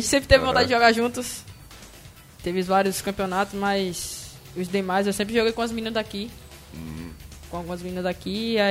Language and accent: Portuguese; Ilhéus, Bahia, Brazil; Sou do Banco da Vitória, aí, nasci e cresci lá.